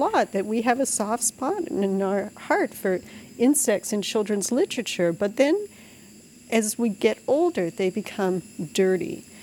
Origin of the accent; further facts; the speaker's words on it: Canada; I grew up in Canada, you know, everything's black, brown, bites, stings.